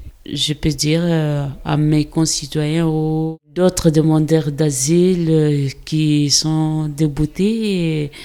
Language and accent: French; DR Congo; now in Liévin, France; Je viens de la République démocratique du Congo. Et actuellement, je vis à Liévin.